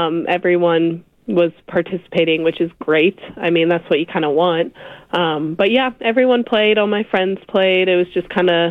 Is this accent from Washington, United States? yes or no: yes; Spangle, Washington, United States; Yeah, I kind of say it's in the middle of nowhere. It's in the middle of wheat fields. You can drive through the town in about 10 seconds. yeah, not very populated.